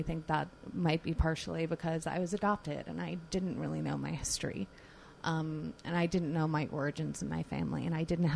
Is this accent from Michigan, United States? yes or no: no; New York, United States; I grew up out on Long Island.